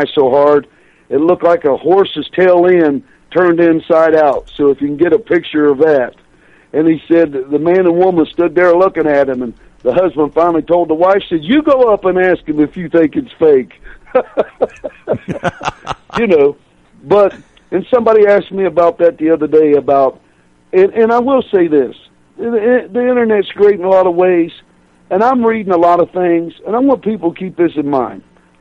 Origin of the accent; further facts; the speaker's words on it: Chillicothe, Ohio, United States; I told him for years in Ohio we had no television, but if I went upstairs growing up in the East End of Chillicothe